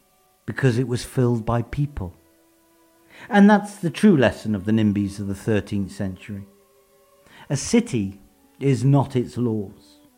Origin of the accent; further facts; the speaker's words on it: London, United Kingdom; what it was like being a child and growing up in London